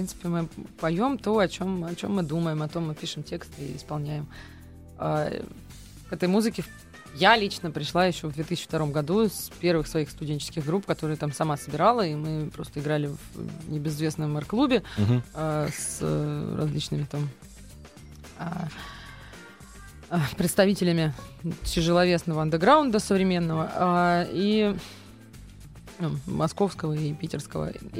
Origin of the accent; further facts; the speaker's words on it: Moscow Oblast, Russia; also born or lived in Armenia; Я не московская даже, я подмосковная. Я родилась в Армении, но к тому моменту, когда я стала тем ребенком, который способен воспроизводить какие-то речевые